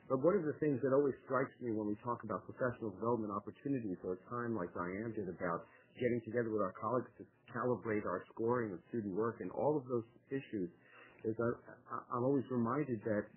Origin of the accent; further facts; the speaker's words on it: Corvallis, Oregon, United States; from Corvallis.